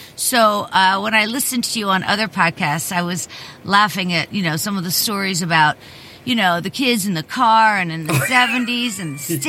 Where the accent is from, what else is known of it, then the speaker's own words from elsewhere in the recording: Pittsburgh, Pennsylvania, United States; And I grew up here in Pittsburgh, Pennsylvania.